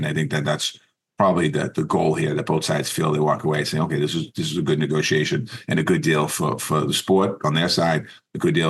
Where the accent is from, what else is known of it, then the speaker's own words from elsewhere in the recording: Boston, Massachusetts, United States; growing up in Boston as a kid, you know, we didn't have Stadium Series.